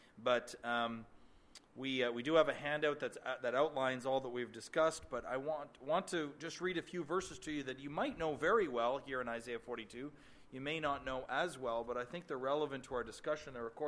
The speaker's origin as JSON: {"language": "English", "country": "Canada", "lives_now": "United States", "said": "I guess I'm somewhere in the middle because we're Canadian citizens, but now we live in the U.S."}